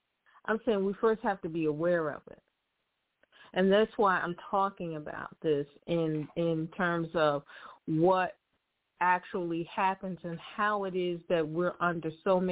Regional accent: Nigeria; I'm Nigerian.

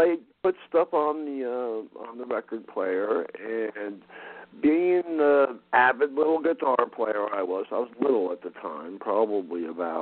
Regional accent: Madison, New Jersey, United States; North Jersey. I was born in Morristown and lived in Madison, New Jersey. My father worked for Bell Laboratories and was transferred down to the Homedale office in 69. So in 70, we moved down to the shore.

